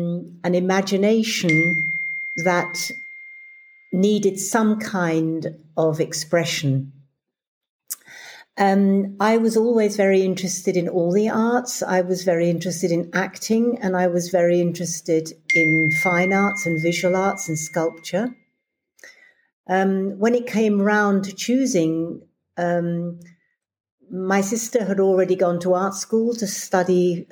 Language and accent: English; South East England, United Kingdom; I went to a private school in Surrey. I grew up in Surrey